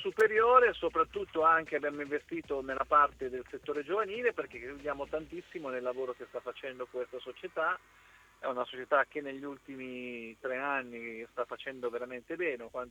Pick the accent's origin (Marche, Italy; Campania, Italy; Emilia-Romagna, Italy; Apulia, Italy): Marche, Italy; Ancona; io lo dico da Anconetano